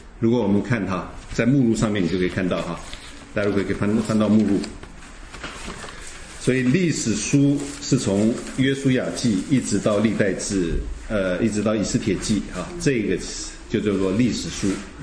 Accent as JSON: {"language": "Chinese", "country": "China", "said": "以色列历史跟我们中国人有什么关系呢？跟我们中国人有没有关系？有关系。"}